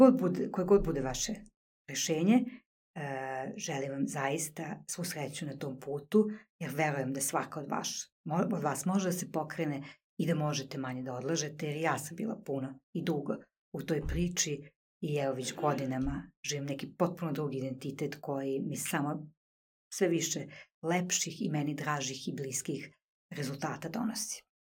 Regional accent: Vojvodina, Serbia; Tako, imate kade, što bi se reklo kod nas u Vojvodini.

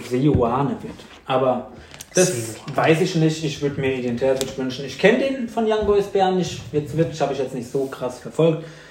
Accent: Frankfurt, Hesse, Germany; Ich bin Frankfurter, ich liebe die Euroleague.

